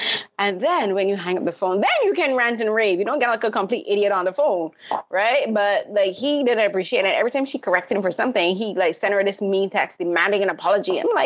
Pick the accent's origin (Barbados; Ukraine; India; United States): Barbados; I was raised in the Caribbean from Barbados.